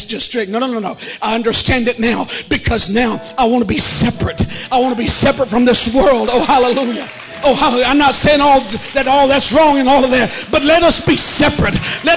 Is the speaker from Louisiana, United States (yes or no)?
yes; Louisiana, United States; As y'all know, I was born and raised in Louisiana. I was born and raised in a very strict church. Very conservative church, not politically conservative, holy servant conservative.